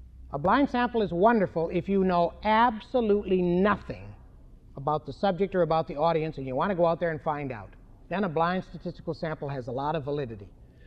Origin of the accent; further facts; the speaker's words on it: New Hampshire, United States; I come from New Hampshire, you know, and I want to thank you for letting us elect a president every 4 years.